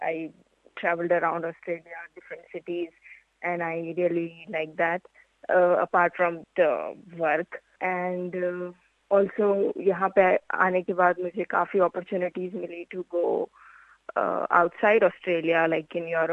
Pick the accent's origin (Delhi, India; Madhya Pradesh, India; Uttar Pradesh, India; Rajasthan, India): Rajasthan, India; Jodhpur; मैं जोधपुर राजस्थान से हूँ